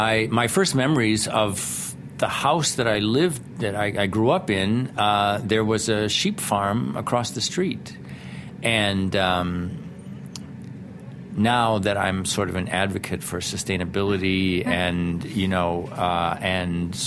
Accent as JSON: {"language": "English", "town": "Toledo", "region": "Ohio", "country": "United States", "tie": "born or raised there", "said": "I grew up in Toledo, Ohio, a town known for glassmaking"}